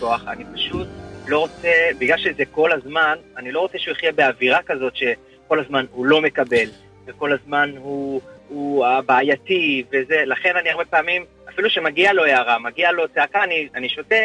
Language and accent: Hebrew; Bnei Brak, Tel Aviv District, Israel